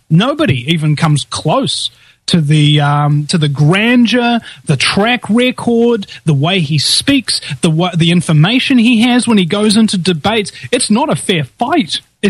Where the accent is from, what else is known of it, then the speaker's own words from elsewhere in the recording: New Zealand; as a New Zealander